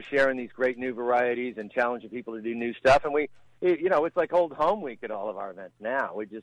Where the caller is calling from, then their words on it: Encino, California, United States; Good morning. I'm here from Encino.